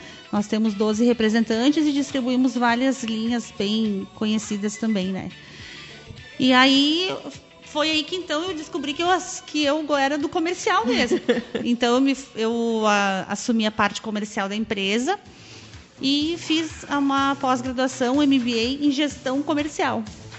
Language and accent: Portuguese; Caxias do Sul, Rio Grande do Sul, Brazil; now in Ipê, Brazil; E eu nasci em Caxias do Sul e me criei lá.